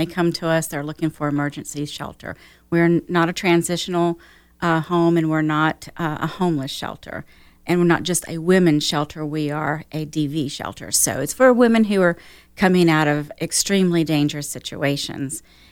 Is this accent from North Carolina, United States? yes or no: yes; North Carolina, United States; also born or lived in Iowa; I was born in North Carolina, lived in Iowa a little bit, but North Carolina is really home for me. Been in Kernersville for about 23 years now.